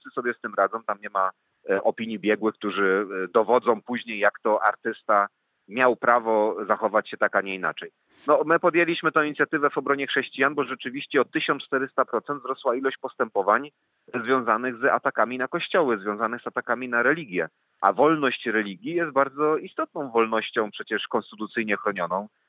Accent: Racibórz, Silesian Voivodeship, Poland; mojego rodzinnego miasta Raciborza

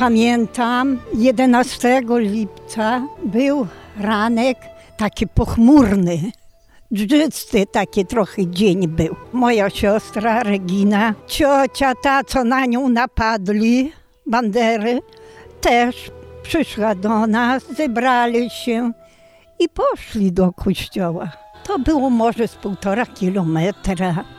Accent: Warszawka, Volyn Oblast, Ukraine; Pochodzę z Wołynia, wieś Warszawka, powiat Horochów.

